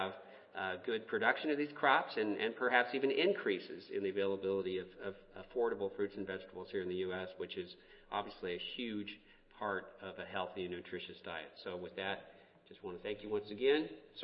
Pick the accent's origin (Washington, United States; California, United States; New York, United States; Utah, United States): Washington, United States; Spokane; I grew up in Spokane, so I'm a huge Cougar fan